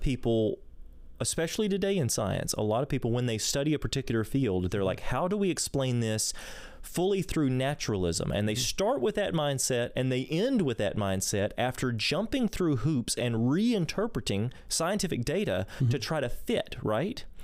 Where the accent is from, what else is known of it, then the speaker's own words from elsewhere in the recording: Tennessee, United States; Well, I'm from Tennessee.